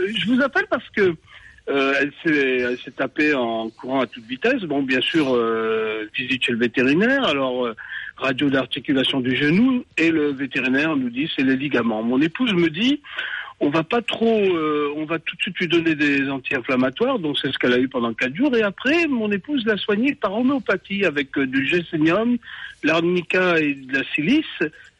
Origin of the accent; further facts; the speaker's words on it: Cannes, Provence-Alpes-Côte d'Azur, France; Je suis du côté de Cannes.